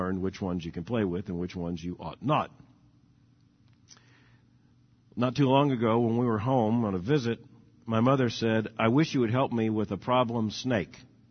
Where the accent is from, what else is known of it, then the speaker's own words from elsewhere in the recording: Florida, United States; And growing up in Florida, we were surrounded by snakes all the time.